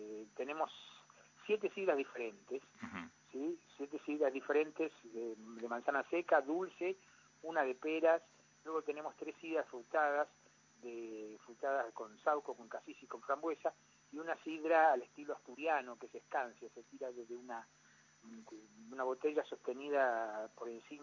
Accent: Patagonia, Argentina; yo soy patagónico, ingeniero agrónomo, trabajé muchos años en el INTA, viví 15 años en Bariloche

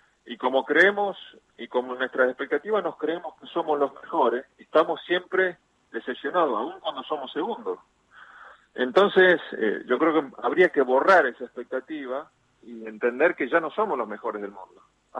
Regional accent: Argentina; soy argentino

